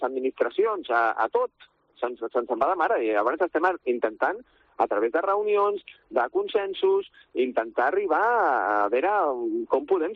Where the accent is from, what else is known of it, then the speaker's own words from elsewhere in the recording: La Floresta, Catalonia, Spain; jo soc de la Floresta i de Valldorets, de tota la vida